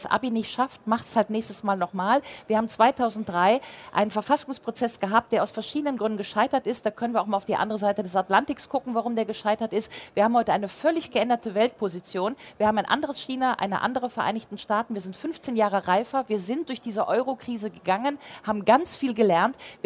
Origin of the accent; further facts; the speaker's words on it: Grevenbroich, North Rhine-Westphalia, Germany; Ich komme aus Grevenbroich, Nordrhein-Westfalen. Ich fühle mich in Bayern nicht heimisch.